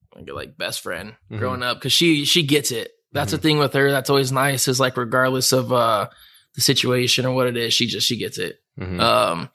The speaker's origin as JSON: {"language": "English", "town": "Fresno", "region": "California", "country": "United States", "also_born_or_lived": "Singer", "said": "originally I'm from Fresno. I moved to Singer in, like, second, third grade."}